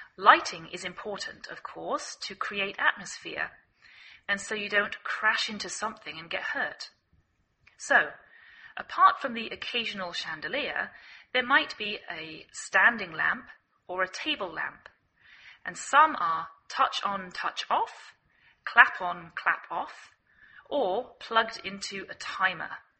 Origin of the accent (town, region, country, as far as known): England, United Kingdom; now in United States